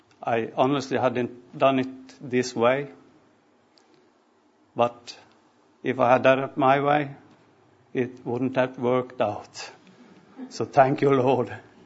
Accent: Sweden; English is a second language; And you might recognize a slight accent because I'm from Sweden.

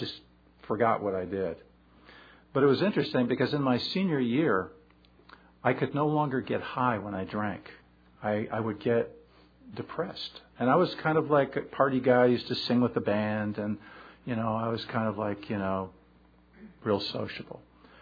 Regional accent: Westport, Connecticut, United States; And I was brought up in Westport, Connecticut, which is a New England town.

